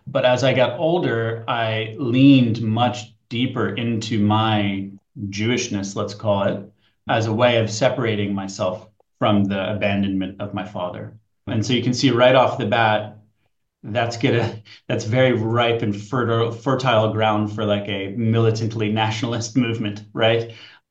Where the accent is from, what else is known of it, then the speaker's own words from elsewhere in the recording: United States; born there; I was born in the United States. to a Jewish mother from a very proudly kind of reform household